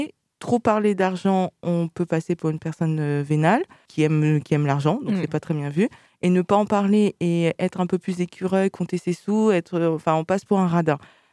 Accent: France; moi, je suis française d'origine antillaise.

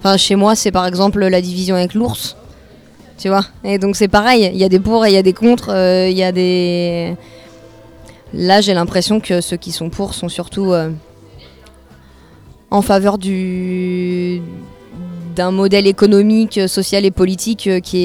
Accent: Nouvelle-Aquitaine, France; Moi, j'habite pas dans la région. C'est ma terre natale ici.

